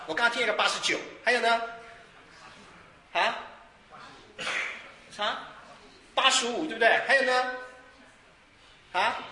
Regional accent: China; 你过年最喜欢讲的，我们中国人最喜欢讲的哪些话？

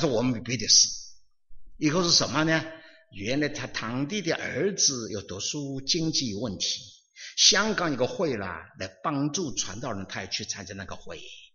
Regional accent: China; 那是中国人的哈，我也是中国人的哈，就是我们中国人。

